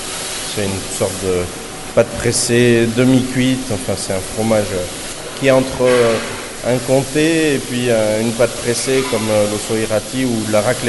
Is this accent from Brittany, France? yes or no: no; Toulouse, Occitanie, France; also born or lived in Haute-Savoie; Je suis originaire de Toulouse et j'ai passé pas mal de temps en Haute-Savoie pour faire mes études et mon début de carrière, disons.